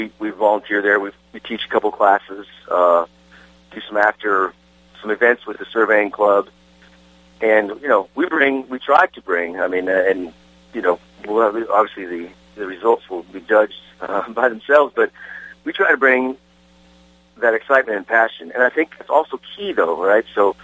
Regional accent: Minnesota, United States; born there; also born or lived in Illinois / Arkansas / Texas / North Carolina; So I was born in Minnesota, but I've lived in Minnesota, Illinois, Arkansas, Texas, North Carolina, and Costa Rica, and then Tennessee.

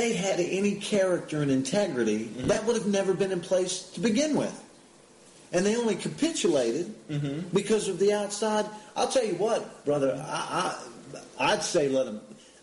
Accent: United States; And I'm an American, I'm a guest in this country, and I love this country.

